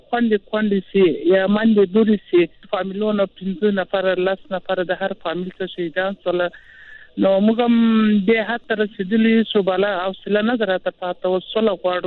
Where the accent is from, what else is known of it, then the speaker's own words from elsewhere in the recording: Helmand, Afghanistan; زه خپل د هلمند د یو منطقې سره غلی دلته